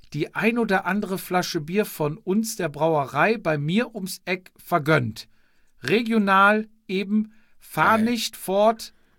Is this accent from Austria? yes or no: yes; Austria; als Österreicher